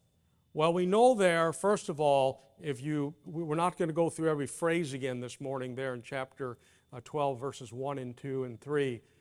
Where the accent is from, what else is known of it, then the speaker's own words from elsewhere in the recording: Texas, United States; Remember, I'm from Texas.